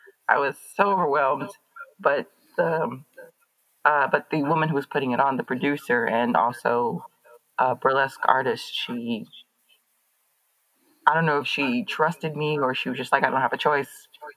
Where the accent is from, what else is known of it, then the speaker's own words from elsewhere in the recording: St. Louis, Missouri, United States; I'm from St. Louis, Missouri. So this whole kind of world wasn't something that I grew up around.